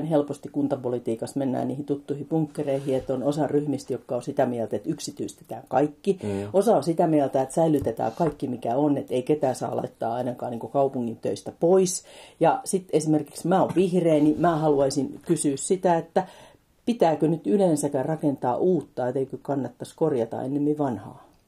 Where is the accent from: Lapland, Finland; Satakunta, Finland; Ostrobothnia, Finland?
Satakunta, Finland; Pori; mä oon syntyperäinen porilainen